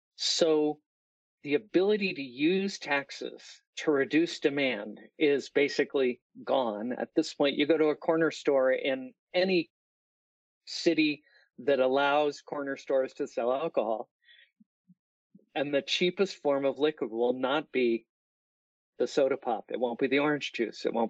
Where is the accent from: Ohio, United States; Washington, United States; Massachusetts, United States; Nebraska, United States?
Massachusetts, United States; Again, in my home state, Massachusetts, we last raised the tax on alcohol in 1980